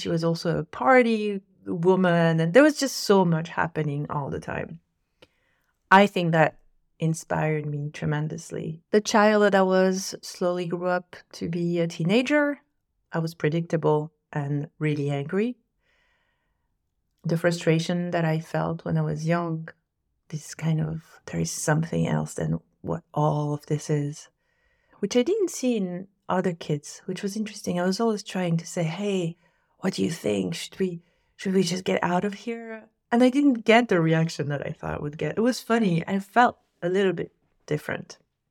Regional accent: Corsica, France; I was born in Corsica. Corsica is a small island in the middle of the Mediterranean.

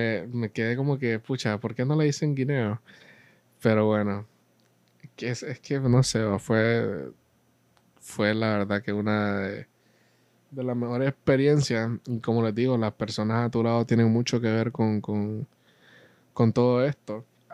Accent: La Ceiba, Atlántida, Honduras; es que a La Ceiba le hace falta muchos lugares así. Definitivamente. Por eso es que dicen de que mi pueblito es un pueblito.

